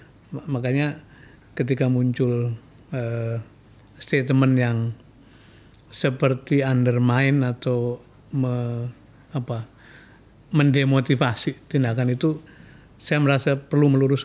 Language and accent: Indonesian; Brebes, Central Java, Indonesia; beliau orang Tegal, saya orang Brebes